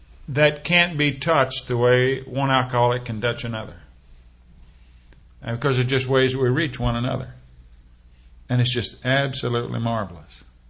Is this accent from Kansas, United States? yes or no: yes; Kansas, United States; New York, let's face it, for a kid who was born and raised in Kansas, New York is fairly sophisticated.